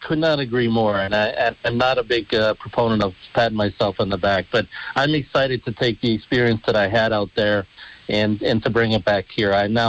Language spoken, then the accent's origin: English; Dunmore, Pennsylvania, United States; I love Dunmore. It's my hometown. It'll always be my hometown.